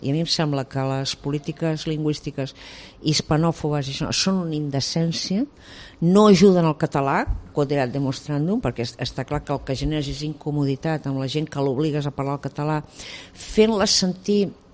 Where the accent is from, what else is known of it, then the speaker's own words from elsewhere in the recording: Catalonia, Spain; I jo que sóc catalana o parlant d'origen, jo m'he trencat la cara per defensar el català en tot lloc i moment